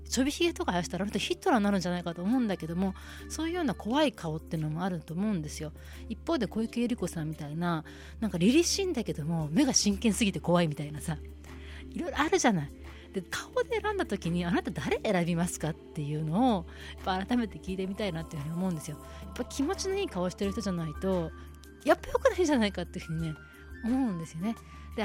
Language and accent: Japanese; Chiba, Japan; 私の実家は千葉なんですけども